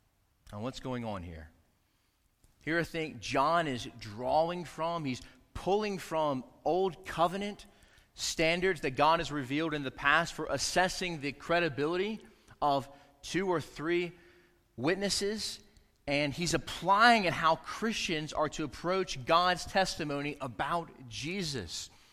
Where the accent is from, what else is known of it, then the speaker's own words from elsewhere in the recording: the South, United States; I'm a redneck from the South, and when I travel, sometimes I like to try certain foods that the place I'm going to are renowned for.